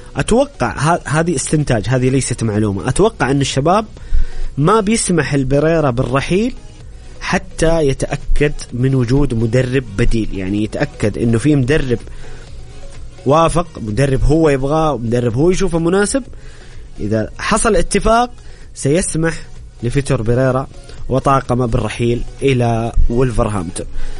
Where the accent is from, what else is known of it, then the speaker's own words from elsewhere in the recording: Saudi Arabia; أعتقد أن المعتركات الرياضية القادمة علينا كسعوديين كبيرة جدا